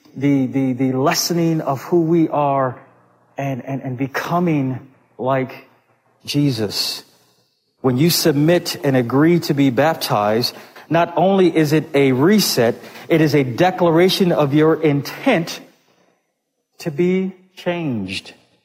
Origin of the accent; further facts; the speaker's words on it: Buffalo, New York, United States; now in Ohio, United States; I grew up in Buffalo on Lake Erie. I grew up in Buffalo, home of the Buffalo Bills.